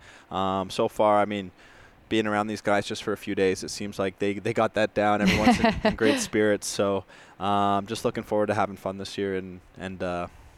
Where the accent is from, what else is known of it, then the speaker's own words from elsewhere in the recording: Vancouver, British Columbia, Canada; I'm from Vancouver, so just West Coast.